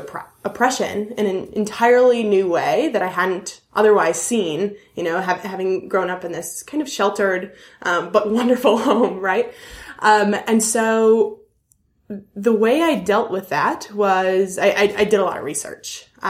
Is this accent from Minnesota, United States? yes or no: yes; Woodbury, Minnesota, United States; I grew up in Woodbury, Minnesota, which is a pretty privileged area.